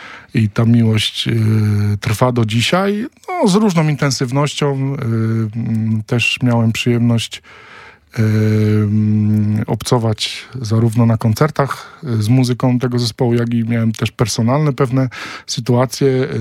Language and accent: Polish; Inowrocław, Kuyavian-Pomeranian Voivodeship, Poland; Pochodzę z Inowrocławia, to jest takie miasto 200 kilometrów na południu, na Kujawach, i w miejscu, w którym dorastałem